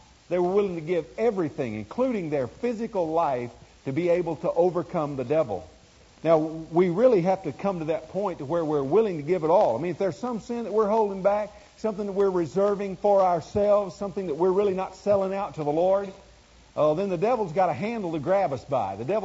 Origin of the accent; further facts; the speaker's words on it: Arkansas, United States; I was raised in Arkansas. I was born over there a long, long time ago